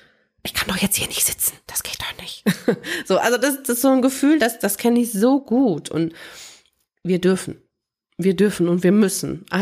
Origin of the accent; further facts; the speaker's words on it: East Germany, Germany; Ich bin in der DDR groß geworden, beziehungsweise meine Eltern. Also ich war noch zu jung, um das zu verstehen. Also dann ist die Mauer schon gefallen